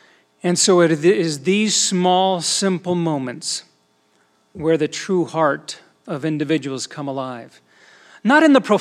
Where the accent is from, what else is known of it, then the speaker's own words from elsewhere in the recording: Houston, Texas, United States; I'm from Houston, of course.